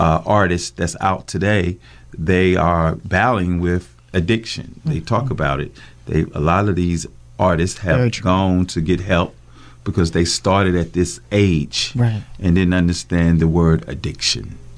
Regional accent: Greensboro, North Carolina, United States; Well, I'm born and raised here in Greensboro, North Carolina.

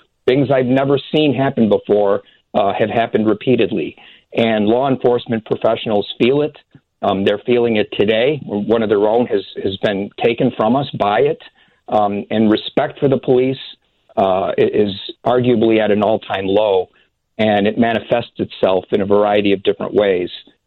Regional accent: Chicago, Illinois, United States; But I'm a Chicagoan. I'm a lifelong Chicagoan. I'm not going anywhere.

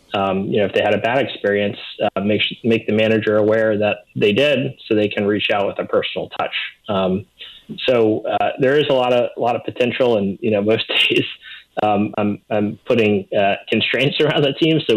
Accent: Louisiana, United States; I'm born and raised in South Louisiana, so I'm partial there.

